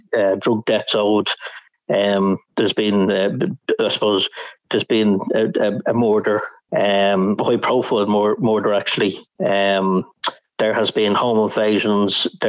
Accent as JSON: {"language": "English", "town": "Dublin", "region": "Leinster", "country": "Ireland", "said": "because I'm from Dublin, I'm Irish."}